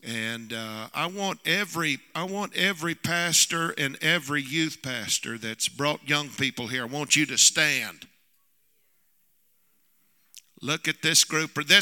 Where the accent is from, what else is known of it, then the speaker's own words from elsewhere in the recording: Arkansas, United States; I'm from Arkansas, too.